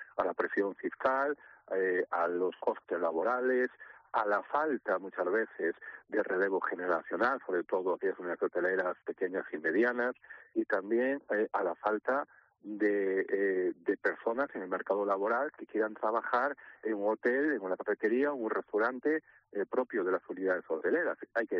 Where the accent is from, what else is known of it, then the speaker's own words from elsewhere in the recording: Valencian Community, Spain; por ejemplo, yo soy valenciano